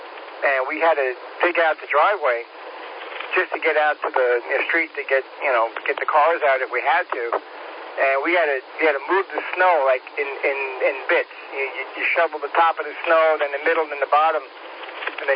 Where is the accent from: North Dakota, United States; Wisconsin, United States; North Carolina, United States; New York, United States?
New York, United States; Long Island; Growing up on Long Island, you know, you had plenty of snow plows